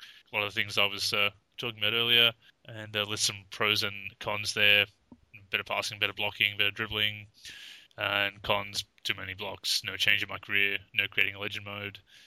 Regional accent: Australia; I apologize for my pronunciation. I'm an Australian. It's a wonder you can understand me.

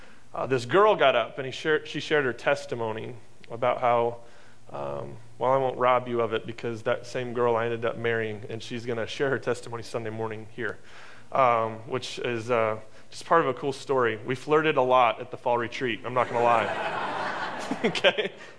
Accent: Normal, Illinois, United States; I actually grew up about seven houses south of Pete, to be honest. I'm born and raised in Normal

